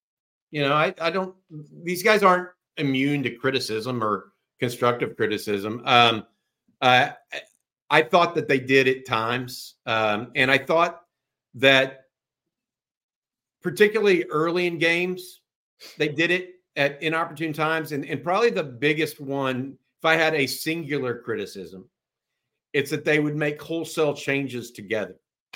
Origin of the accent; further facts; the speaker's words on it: Houston, Texas, United States; I grew up in Houston, and so I would get to see Texas play either Houston or Rice in Houston once a year.